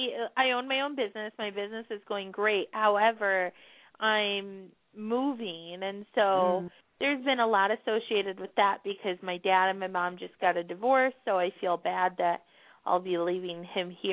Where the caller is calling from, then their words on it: Wisconsin, United States; I'm calling from the U.S., from Wisconsin.